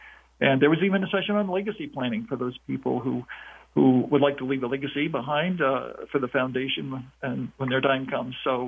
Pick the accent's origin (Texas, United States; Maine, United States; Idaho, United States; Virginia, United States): Maine, United States; now in Orlando, United States; So I'm from Maine originally and moved to the Orlando, Florida area around 1982.